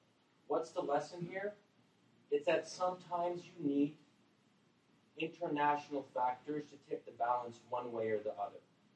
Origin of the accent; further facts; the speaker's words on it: United States; So I think we as Americans, and I'm speaking now as an American, we have to kind of take a step back